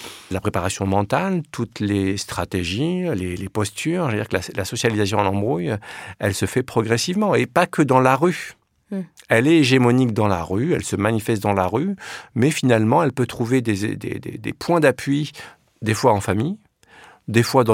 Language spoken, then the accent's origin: French; Paris, Île-de-France, France; also born or lived in Villiers-sur-Marne; Moi, j'ai passé jusqu'à 12-13 ans, j'étais à Paris. Et puis après, j'ai déménagé à Villiers-sur-Marne, dans la cité des Hauts-de-Noues. Donc, je suis resté très longtemps à Villiers-sur-Marne, jusqu'en 2005-2006, avant de déménager dans la rue d'en face. Et là, je vis toujours à Villiers-sur-Marne